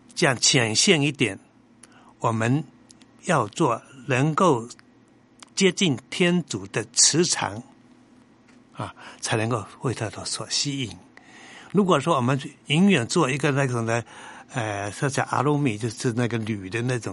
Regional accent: China

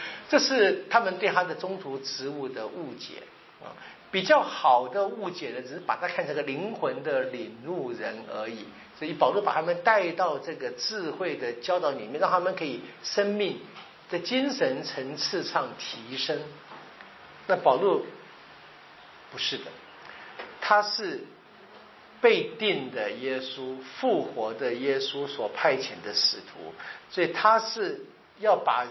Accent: China; 我们中国人说这个江山易改本性难移嘛

